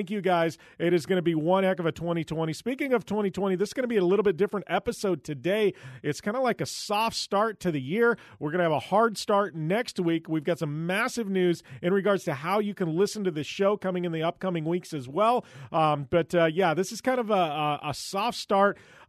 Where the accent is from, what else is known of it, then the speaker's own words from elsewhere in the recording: Arizona, United States; Like, I'm from Arizona.